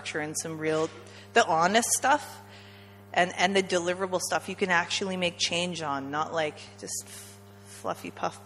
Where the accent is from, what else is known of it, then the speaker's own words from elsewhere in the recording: Canada; I'm from Canada, so I got it.